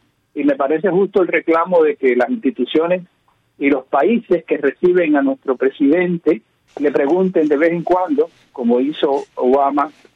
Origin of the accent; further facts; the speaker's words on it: Caibarién, Villa Clara, Cuba; este privilegio que se siente yo como ciudadano cubano y español también